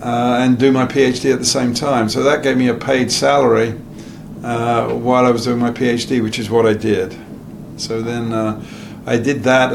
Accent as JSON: {"language": "English", "region": "London", "country": "United Kingdom", "tie": "born there", "said": "So I was born in the London area in the UK, but evacuated because of the bombing and so forth."}